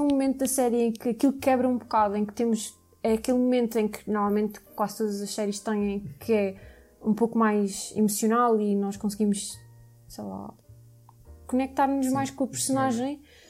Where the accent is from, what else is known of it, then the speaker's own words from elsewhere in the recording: Portugal; nós, como sendo portugueses, conhecemos os Açores